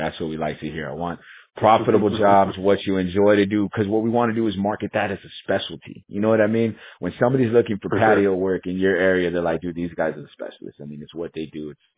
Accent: Pleasanton, Texas, United States; Well, I'm from Texas, born and raised.

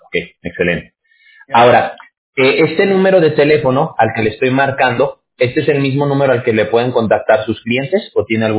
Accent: Aguascalientes, Mexico; Yo vivía en la capital, en Aguascalientes. No sé qué tanto ubique usted la ciudad de Aguascalientes y las colonias, pero yo me crié en Las Huertas.

